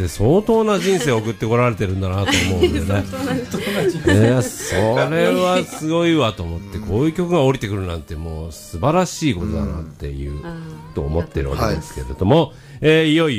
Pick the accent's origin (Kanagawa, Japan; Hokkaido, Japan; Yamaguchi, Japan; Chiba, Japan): Kanagawa, Japan; Yokosuka; 俺の出身地の横須賀のスカね